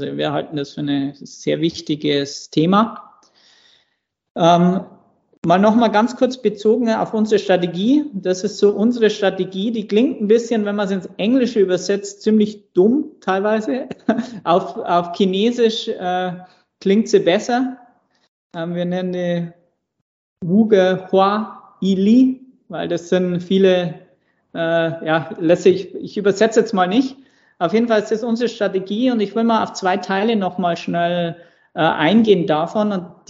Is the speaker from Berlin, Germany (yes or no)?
no; Bavaria, Germany; du kannst mich als Bayern nicht in die schwäbische Ecke stecken. Ich bin Oberpfälzer